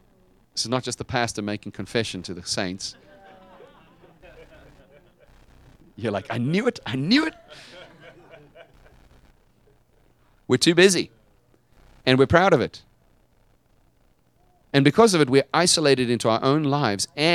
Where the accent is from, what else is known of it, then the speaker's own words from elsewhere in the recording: United States; And I say ours because I am American and proud of it.